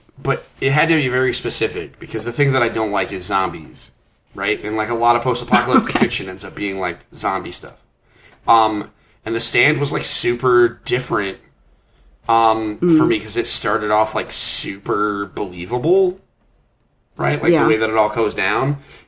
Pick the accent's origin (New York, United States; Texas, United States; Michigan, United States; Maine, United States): Maine, United States; Bangor; born there; I was born in Bangor, Maine.